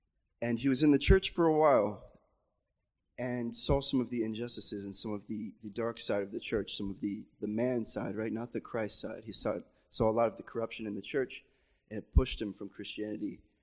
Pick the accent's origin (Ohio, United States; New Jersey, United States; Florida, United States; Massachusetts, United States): Florida, United States; I'm from Florida, America.